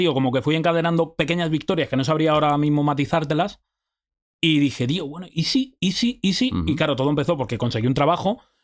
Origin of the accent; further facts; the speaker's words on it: Madrid, Community of Madrid, Spain; pues yo soy de Vallecas, yo nací en Vallecas, aunque luego me mudé a Moratala muy pequeño.